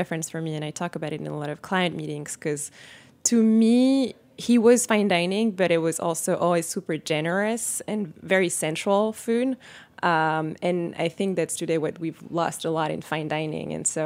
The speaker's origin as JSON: {"language": "English", "town": "Paris", "region": "Île-de-France", "country": "France", "tie": "born or raised there", "said": "I grew up in Paris in a family that loves food, is obsessed with food."}